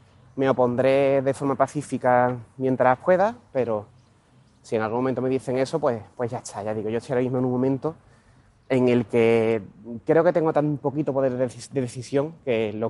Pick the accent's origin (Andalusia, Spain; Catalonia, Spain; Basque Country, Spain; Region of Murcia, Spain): Andalusia, Spain; accent: Andalusian; Yo leo español y lo leo con mi acento, hablo con una persona de fuera de Andalucía y hablo con mi acento